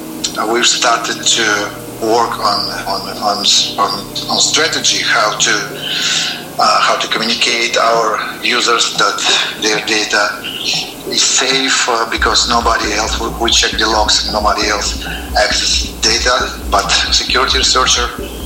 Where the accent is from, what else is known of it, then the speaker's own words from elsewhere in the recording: Ukraine; born there; English is a second language; I was born in Ukraine and live here now.